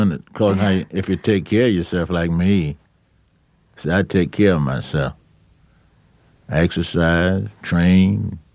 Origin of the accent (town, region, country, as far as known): Charlotte, North Carolina, United States; born or raised there